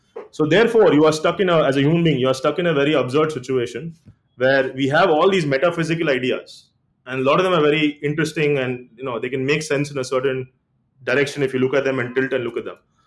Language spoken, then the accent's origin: English; India; So the fact that we know this concept is because we're Indian is quite interesting, right?